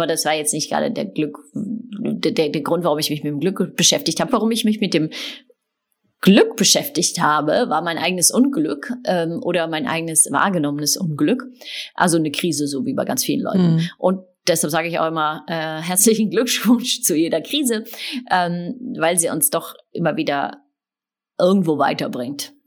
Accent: Heidelberg, Baden-Württemberg, Germany; moved away as an adult; also born or lived in Netherlands / Mexico; now in Stockholm, Sweden; Ich komme ja aus Heidelberg, da habe ich bis nach dem Abi gelebt und dann bin ich 13,5 Jahre nach Holland gezogen. Meine Mutter ist Holländerin, mein Vater ist Hamburg, vielleicht deshalb auch. Und jetzt wohne ich in Stockholm. Ich habe auch noch in Mexiko gewohnt.

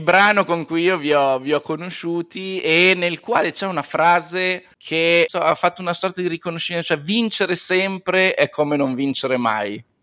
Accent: Milan, Lombardy, Italy; io sono di Milano

